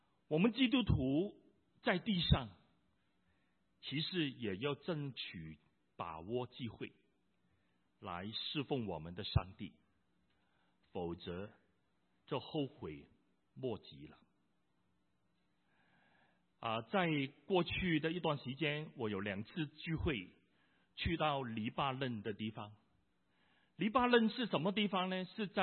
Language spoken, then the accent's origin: Chinese; China; 我们中国人有一句话说